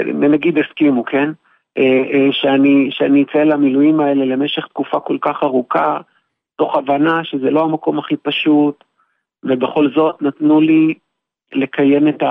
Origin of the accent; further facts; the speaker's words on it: Sderot, Southern District, Israel; now in Ra'anana, Israel; אנחנו מרעננה, ואני במקור מסדרות, גדלתי שם כל עד גיל 20 ועד גיל 20